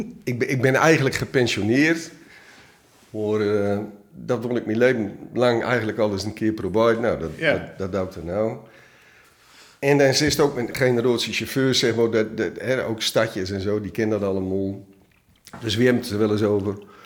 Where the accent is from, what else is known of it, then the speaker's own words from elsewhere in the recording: Sappemeer, Groningen, Netherlands; also born or lived in Scheveningen; Daar ben ik geboren. En ik was denk ik 2 jaar of zo. Dan ben ik naar Sappemeer verhuisd.